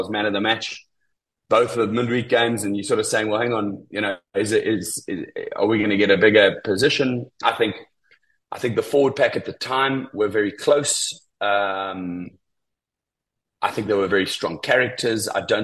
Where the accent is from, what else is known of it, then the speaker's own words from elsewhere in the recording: South Africa; As a South African public, we put quite a lot of pressure on the players and the representatives of the country.